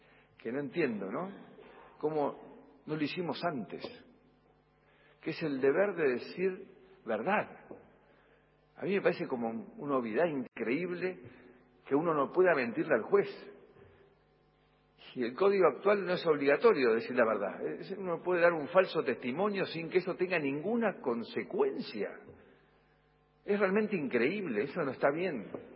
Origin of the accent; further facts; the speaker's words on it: Argentina; como justicia y como argentinos en la resolución de nuestros problemas.